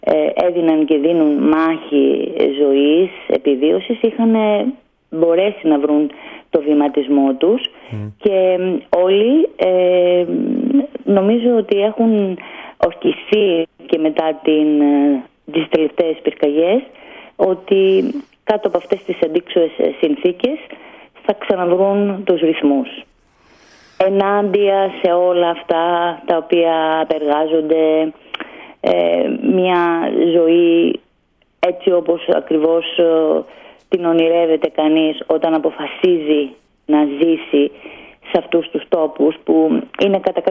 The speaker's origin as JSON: {"language": "Greek", "town": "Chios", "region": "North Aegean", "country": "Greece", "said": "Και σαν χιώτισσα, σαν δέρα χιώτισσα, που αγαπώ πάρα πολύ τον τόπο μου"}